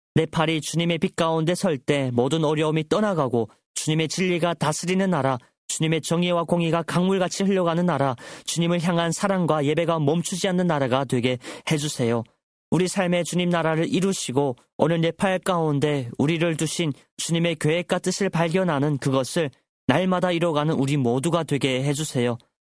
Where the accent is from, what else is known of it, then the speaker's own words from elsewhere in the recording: North Korea; 그래서 저는 우리 고향 땅 북조선에서도 그와 같은 일들이 일어날 수 있다고 굳게 믿습니다.